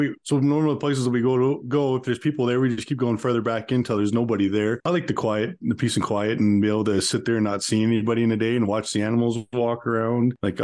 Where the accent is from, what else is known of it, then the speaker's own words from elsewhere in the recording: Calgary, Alberta, Canada; I grew up in Calgary, Alberta. We're about a 45-minute drive away from Canmore, being right in the mountains.